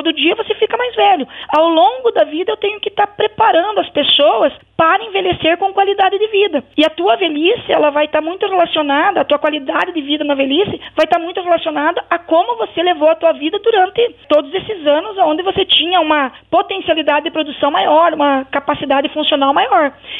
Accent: Paraná, Brazil; no estado do Paraná, que é o estado de onde eu sou

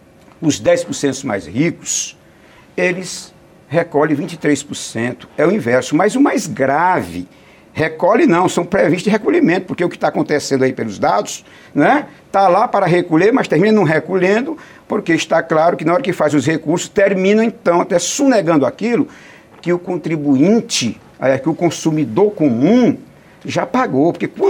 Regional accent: Northeast Region, Brazil; Somos nordestinos, sabemos o quanto nosso Nordeste sofre com isso.

